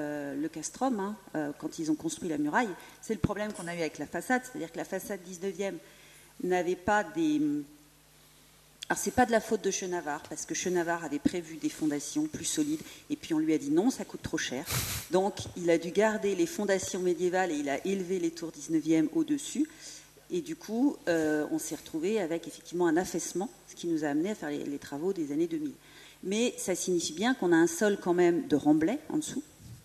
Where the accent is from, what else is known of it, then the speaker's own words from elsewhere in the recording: Le Mans, Pays de la Loire, France; moi je suis originaire du Mans